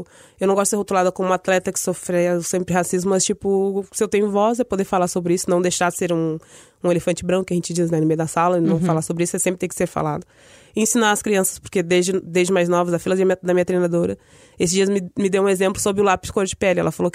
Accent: Portugal; vivemos em Portugal e somos portugueses.

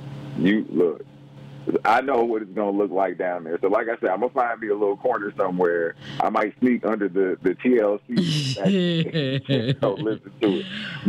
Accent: Detroit, Michigan, United States; I'm from Detroit. I'm from Old Town.

